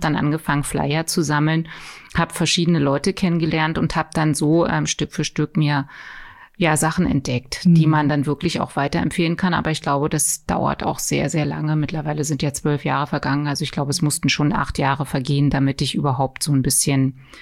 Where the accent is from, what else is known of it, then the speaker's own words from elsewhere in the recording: Osterburg, Saxony-Anhalt, Germany; das ist doch der Slogan für Osterburg, den ich 2012 für meine Heimatstadt eingereicht habe